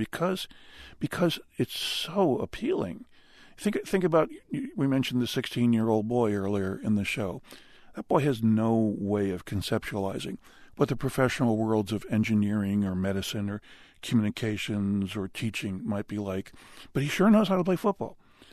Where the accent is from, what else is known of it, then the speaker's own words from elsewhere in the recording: Buffalo, New York, United States; I grew up in Buffalo, New York, and like all true sons of Buffalo, I died 1,000 deaths